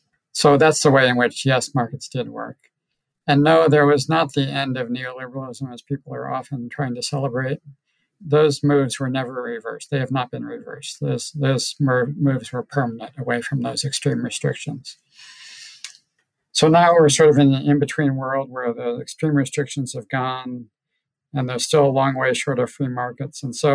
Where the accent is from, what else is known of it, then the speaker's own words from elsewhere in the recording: Ohio, United States; my family is from West Virginia and I grew up in Ohio in the farm country, but close to, not far from the Rust Belt.